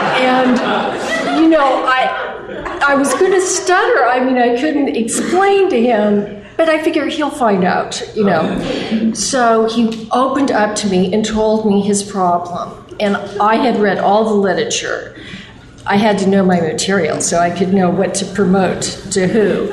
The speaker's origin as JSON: {"language": "English", "town": "La Cañada", "region": "California", "country": "United States", "tie": "born or raised there", "said": "I grew up in La Cunada, and this is where they progressed into their disease. But I can still have fond memories, and it's very beautiful here."}